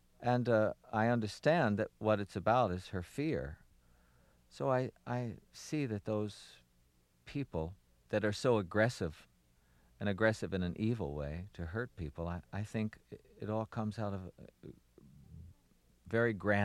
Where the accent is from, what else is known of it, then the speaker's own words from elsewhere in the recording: Baltimore, Maryland, United States; accent: Baltimore; I decided when I was working on 52 Pickup to use my Baltimore accent because I thought it would make the man more dangerous because it's such an inane sound.